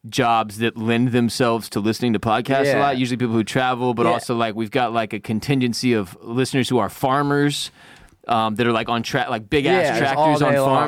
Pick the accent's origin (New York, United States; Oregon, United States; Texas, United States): Texas, United States; Houston; Dude, I grew up growing up in Houston.